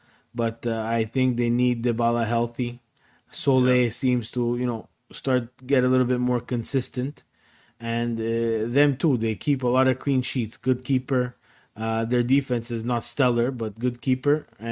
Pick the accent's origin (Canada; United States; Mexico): Canada; as a Canadian.